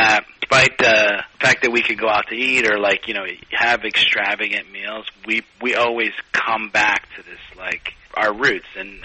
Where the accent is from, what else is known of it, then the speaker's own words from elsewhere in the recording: Chicago, Illinois, United States; Growing up in Chicago, where there's a huge Mexican population, yeah, you couldn't help but be influenced by the culture